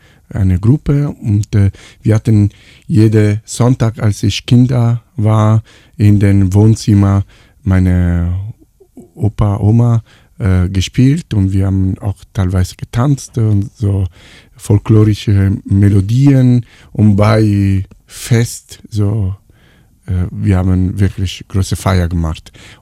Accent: Apulia, Italy; German is a second language; also born or lived in Atina; Ich komme aus Apulien ursprünglich, meine Familie ist aus Apulien, ich bin in einer anderen Region geboren, in Lazio, in der Nähe von Frosinone. Athena ist die Stadt, wo ich geboren bin und bin dann sofort nach Apulien gebracht mit der ganzen Familie

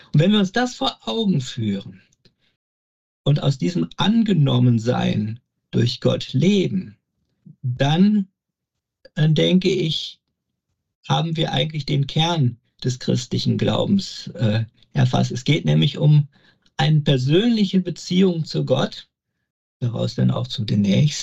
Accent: Wesel, North Rhine-Westphalia, Germany; komme gebürtig aus der Pfarrei Herz Jesu in Wesel

